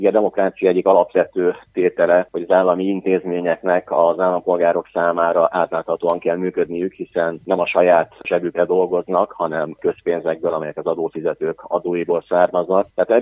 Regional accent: Oradea, Bihor, Romania; hát én nagyváradiként viszonylag közelről ismerem

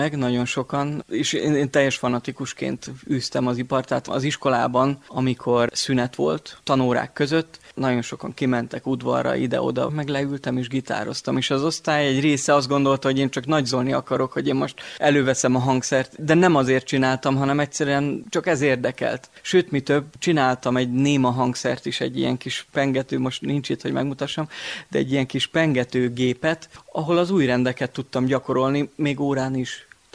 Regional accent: Békéscsaba, Békés, Hungary; Békés Csabán nőttem föl.

